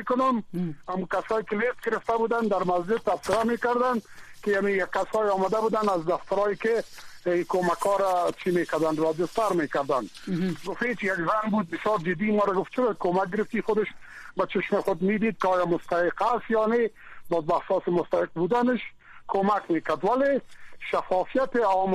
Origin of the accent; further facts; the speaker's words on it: Afghanistan; ما افغان هستیم